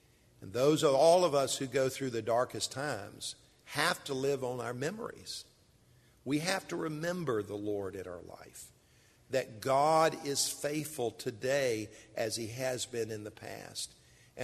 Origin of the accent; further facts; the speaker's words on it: Columbia, South Carolina, United States; I'm a native South Carolinian. I grew up in Columbia.